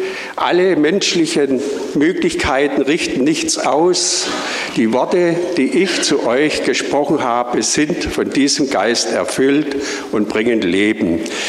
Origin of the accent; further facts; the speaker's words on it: Schönaich, Baden-Württemberg, Germany; born there; Ich wurde 1953 in Schöneich geboren. Meine Eltern, die stammen aus Ungarn, Deutsch-Ungarn. Mein Ur-Ur-Ur-Opa, der stammt aus dem Schwarzwald